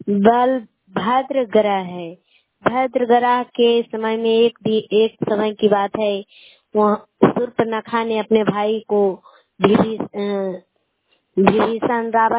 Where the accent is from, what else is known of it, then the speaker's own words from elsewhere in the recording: Bihar, India; मैं सड़क पंचायत से हूँ, नादीगंज प्रखंड है।